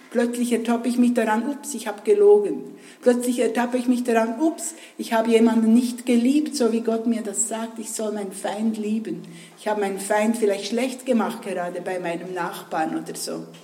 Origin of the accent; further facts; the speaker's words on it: Bern, Switzerland; wenn man bei uns im Berner Oberland gesagt hat, in den Ausgang gegangen